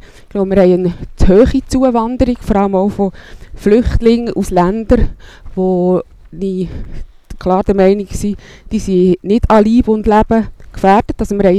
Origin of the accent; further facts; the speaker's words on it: Bern, Switzerland; Ich bin im Kanton Bern aufgewachsen und war dort in der CVP. Im Jahr 2007, 2008 bin ich in die Ostschweiz gekommen